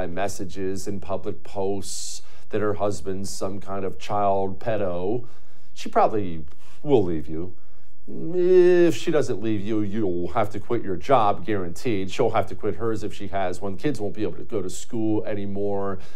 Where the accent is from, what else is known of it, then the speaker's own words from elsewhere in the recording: Montana, United States; Bunch of them up where I grew up in Montana, too.